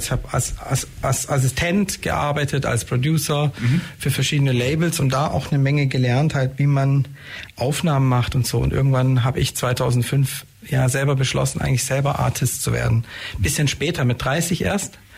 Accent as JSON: {"language": "German", "town": "Neu-Ulm", "region": "Bavaria", "country": "Germany", "tie": "born there", "said": "Genau, also Neu-Ulmer, bitte Neu-Ulmer. Genau. Also Ulmer bin ich jetzt nicht"}